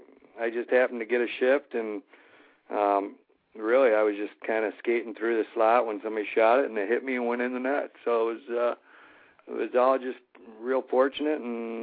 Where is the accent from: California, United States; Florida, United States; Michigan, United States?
Michigan, United States; I was in a fortunate spot in Grand Rapids, close to my hometown